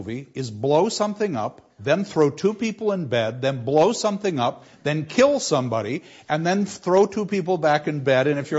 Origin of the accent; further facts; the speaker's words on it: United States; I was raised in America.